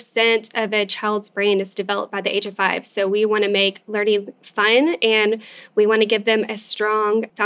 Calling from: Hendersonville, Tennessee, United States; Hi, Guy. Hi, Isaac. … I'm calling from Hendersonville, Tennessee.

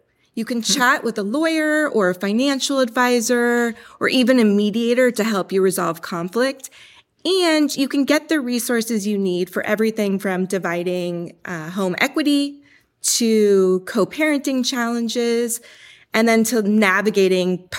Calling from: Alameda, California, United States; I'm calling from Alameda, California

